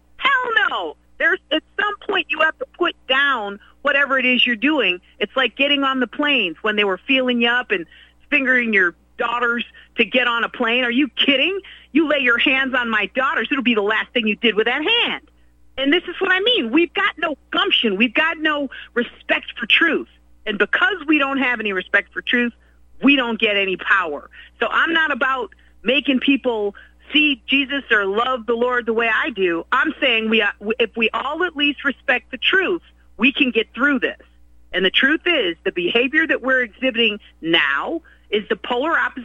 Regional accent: Beechwood, Ohio, United States; but I was raised in Beechwood, Ohio.

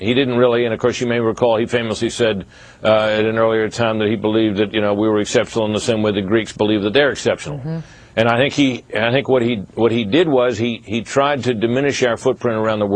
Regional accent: United States; Well, I hate to say it because, you know, I'm an American.

